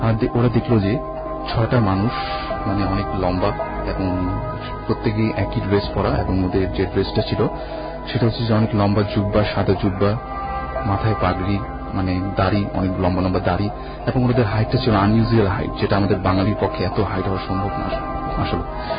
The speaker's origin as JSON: {"language": "Bangla", "town": "Dhaka", "region": "Dhaka Division", "country": "Bangladesh", "said": "আমি পুরান ঢাকা থেকে এসেছি"}